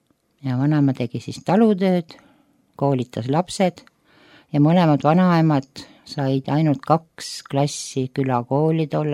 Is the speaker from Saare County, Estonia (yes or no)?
yes; Kuressaare, Saare County, Estonia; Ma olen pärit Saaremaalt, sündinud Kuressaares või tolleses Kingissepa linnas, aga juured ulatuvad Muhu saarele, nii isa kui ema poolt, kes kuulusid apostelik õigusu kirikusse.